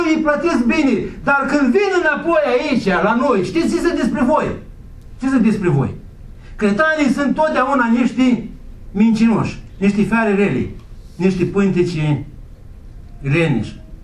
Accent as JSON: {"language": "Romanian", "country": "Moldova", "said": "noi suntem moldoveni, nasă, nu-i prea bine."}